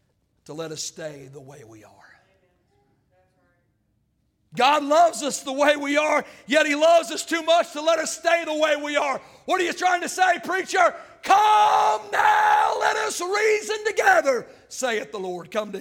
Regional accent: Arkansas, United States; You'll have to forgive me, I'm from Arkansas

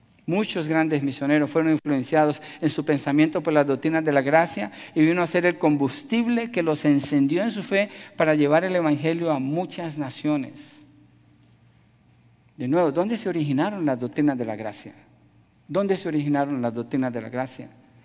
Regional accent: Colombia; En mi país, en Colombia

